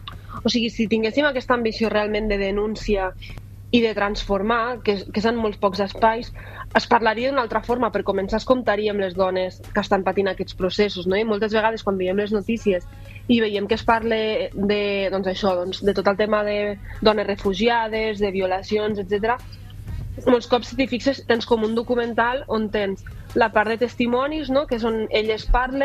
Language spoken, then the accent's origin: Catalan; Catalonia, Spain; accent: Lleida; no tinc accent, a sobre tinc accent de Lleida